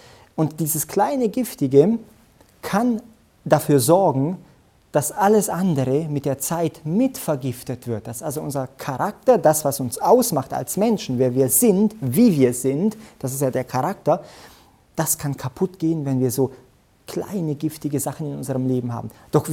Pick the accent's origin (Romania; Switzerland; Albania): Romania; Transylvania; da wo ich aufgewachsen bin, in dem Dorf in Siebenbürgen, da bin ich sehr oft im Wald unterwegs gewesen